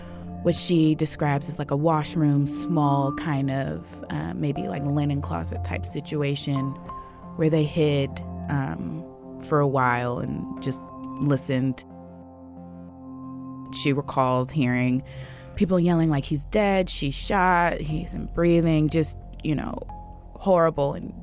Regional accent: California, United States; And even growing up in the Bay, I just knew Arinda was for fancy people.

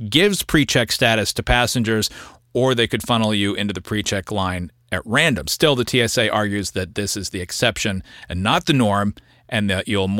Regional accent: Minneapolis, Minnesota, United States; now in New York, United States; He's a current resident of my hometown of Minneapolis, Minnesota.

